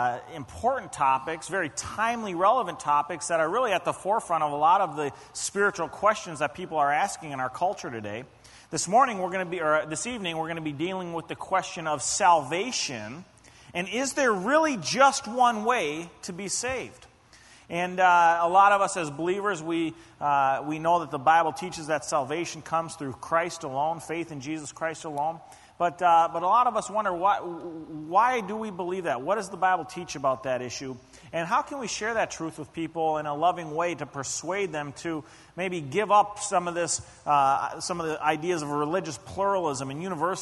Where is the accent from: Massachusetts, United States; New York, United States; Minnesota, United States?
Minnesota, United States; Minneapolis; took off from my hometown, Twin Cities, Minneapolis-St. Paul